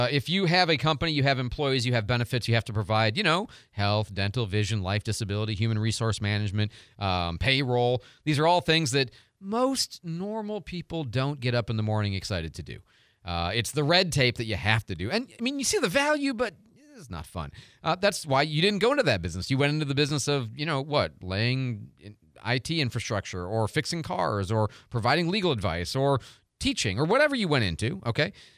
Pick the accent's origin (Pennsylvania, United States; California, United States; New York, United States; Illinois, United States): Illinois, United States; Chicago; I was raised in Chicago. I'm a horn honker.